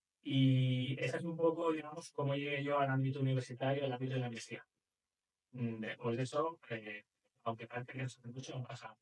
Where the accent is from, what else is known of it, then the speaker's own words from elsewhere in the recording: Madrid, Community of Madrid, Spain; yo soy de Madrid de toda la vida.